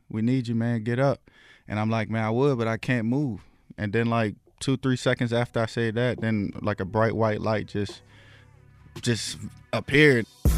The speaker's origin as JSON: {"language": "English", "region": "Louisiana", "country": "United States", "said": "You know, I only visited LSU, you know, because that was the only school I wanted to go to, my hometown team."}